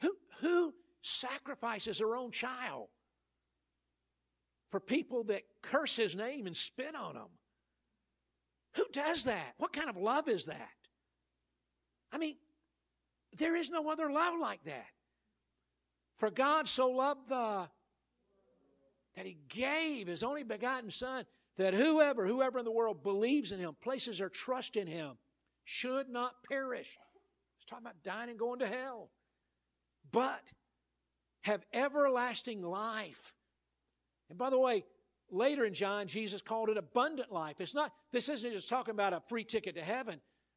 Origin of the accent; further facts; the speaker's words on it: Georgia, United States; Now, I remember as a kid growing up in Georgia, I'd hear pastors hold up the Bible and say, this Bible is so easy to understand, anybody can understand it.